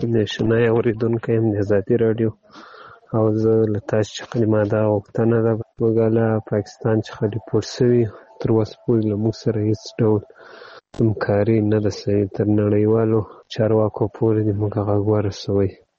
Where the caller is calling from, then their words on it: Ghazni, Afghanistan; also born or lived in Pakistan; زه د غزنی دی ولایت دیاک دی ولسوالی څخه تاسو ته پیغام پرېږدم.